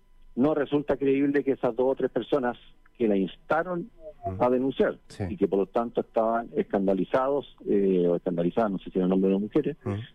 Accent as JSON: {"language": "Spanish", "country": "Chile", "said": "Todos conocemos cómo somos los chilenos."}